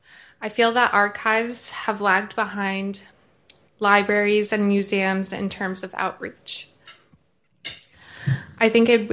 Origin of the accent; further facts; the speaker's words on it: Andover, Massachusetts, United States; I'm from Andover, Massachusetts, and as a first-generation American